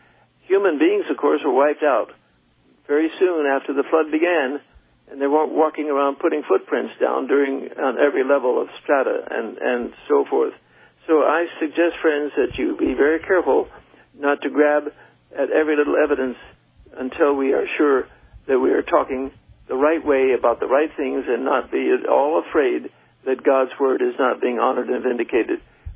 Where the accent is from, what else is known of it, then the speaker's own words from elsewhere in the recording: China; I was raised in China and lived there as a boy back in the 1920s.